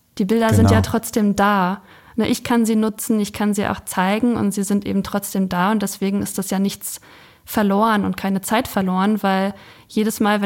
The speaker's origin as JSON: {"language": "German", "town": "Ueckermünde", "region": "Mecklenburg-Vorpommern", "country": "Germany", "tie": "born there", "said": "Ich bin in Ueckermünde geboren. Das ist jetzt nicht so ganz Ostseeküste. Das ist am Stettiner Haff. Das ist nochmal so eine extra Pfütze."}